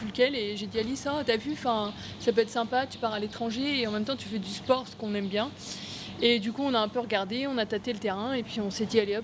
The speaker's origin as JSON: {"language": "French", "town": "Rouen", "region": "Normandy", "country": "France", "said": "On est toutes les deux du même endroit."}